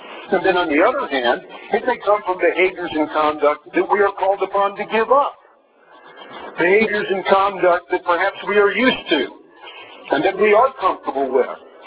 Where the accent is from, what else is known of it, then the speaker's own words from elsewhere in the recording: Ohio, United States; moved away as an adult; I was born and raised in Ohio, left there when I was 18 years old, and I think I've been back to the state twice in the years that I have been around.